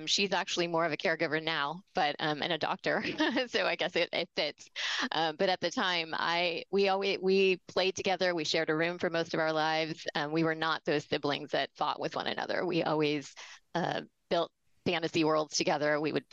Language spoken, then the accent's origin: English; California, United States; It was a great time to grow up and a great town to grow up in. It was a college town.